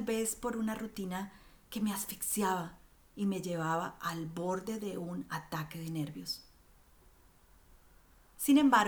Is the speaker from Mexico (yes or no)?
no; Colombia; Soy colombiana, el primer eslabón de una familia de cuatro hermanos, una guerrera de la generación X